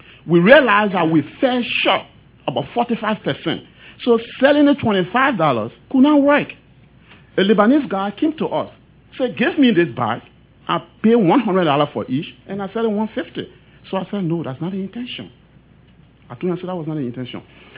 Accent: Liberia; I come from Liberia.

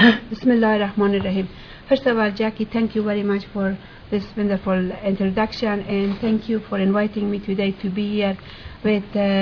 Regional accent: Herat, Afghanistan; I born and grown up in Afghanistan, in Herat, Afghanistan. It's one of the second largest province of Afghanistan.

